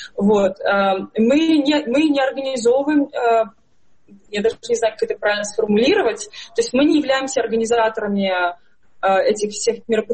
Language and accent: Russian; Belarus; то, что я ощущаю, как, так же, как, наверное, любой белорус.